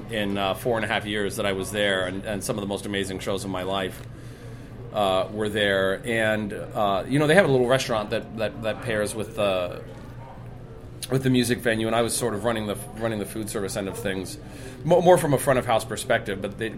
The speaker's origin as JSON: {"language": "English", "region": "Indiana", "country": "United States", "tie": "born or raised there", "said": "It's certainly very similar to the food I grew up with in Southern Indiana."}